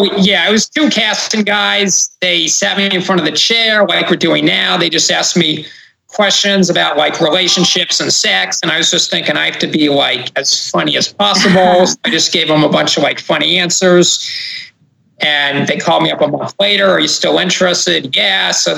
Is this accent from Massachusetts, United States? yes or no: yes; Boston, Massachusetts, United States; But then in 2011, since I grew up in Boston, I decided to move home to Boston.